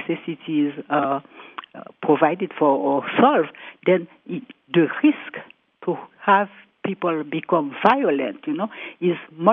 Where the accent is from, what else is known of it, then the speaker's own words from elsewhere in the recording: Haiti; So you can just imagine how it is, you know, for poor countries like mine, because I'm from Haiti, you know.